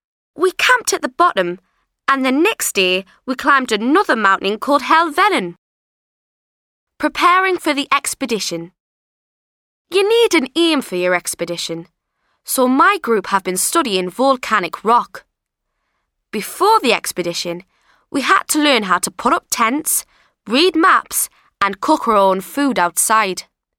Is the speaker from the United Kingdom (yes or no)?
yes; Newcastle, North East England, United Kingdom; from Newcastle. I'm 15 and I've just finished the Bronze Duke of Edinburgh's Award.